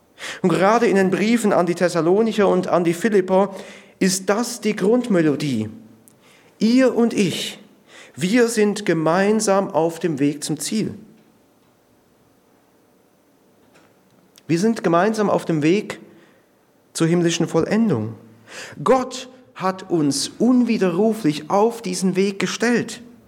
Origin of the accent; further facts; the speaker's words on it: Switzerland; gab es in der Schweiz, wo ich aufgewachsen bin, eine Werbekampagne